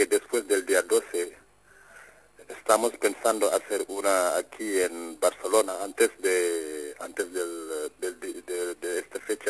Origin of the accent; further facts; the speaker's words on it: Senegal; Sí, soy de Senegal.